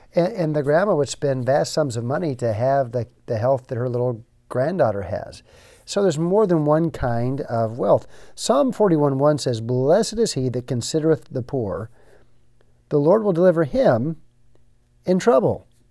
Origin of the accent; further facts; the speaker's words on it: United States; but as an American, I'm probably wealthier than the vast majority of people in this world.